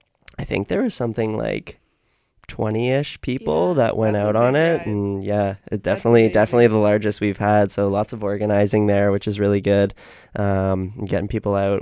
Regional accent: British Columbia, Canada; I'm from Vancouver Island.

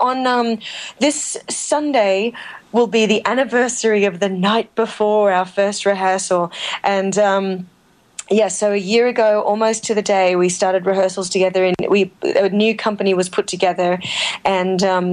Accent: Australia; being Australian

